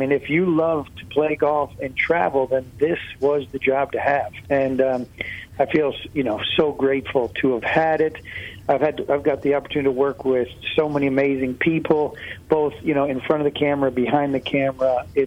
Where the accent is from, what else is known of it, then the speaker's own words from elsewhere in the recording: California, United States; To me, I'm from Northern California.